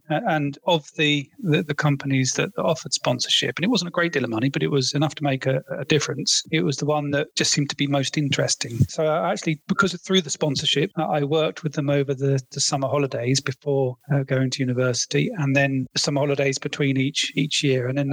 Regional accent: Stevenage, East of England, United Kingdom; I grew up in Stevenage, which is a post-war new town just outside of London. So it's a really interesting town. I mean, I say it's interesting. I no longer live there, but it was great growing up there. It's quite multicultural

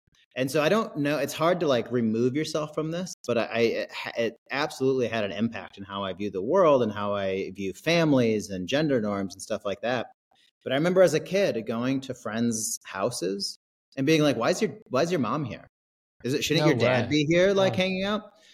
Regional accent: Wisconsin, United States; So I am a Midwest kid. I'm from Wisconsin.

